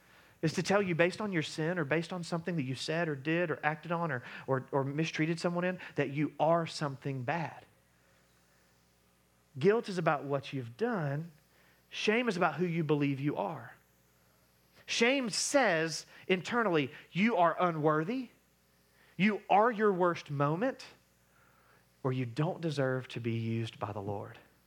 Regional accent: Columbus, Ohio, United States; I grew up in Columbus, and so there's a lot of people who know a bad side

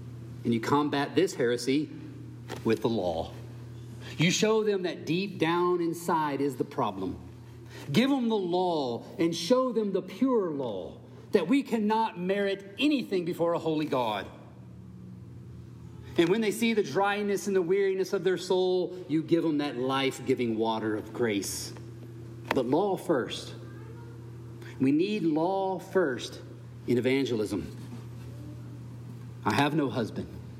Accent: United States; I know. Because I'm an American. I know how Americans do Christianity.

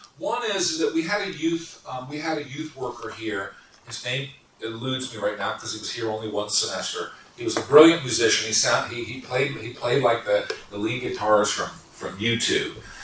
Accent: Missouri, United States; So when I was growing up in Missouri, so there were normal people in a small town in the Ozarks were Baptists.

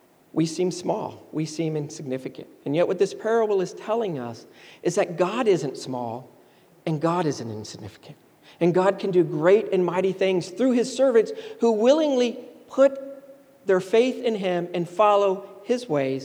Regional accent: the South, United States; now in New York City, United States; Even now, when I first came to New York City, I was told, I came from the South

